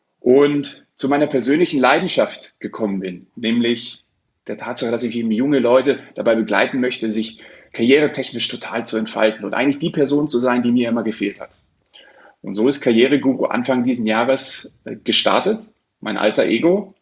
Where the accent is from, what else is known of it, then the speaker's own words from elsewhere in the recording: Munich, Bavaria, Germany; hier in München, wo ich herkomme und auch jetzt wieder lebe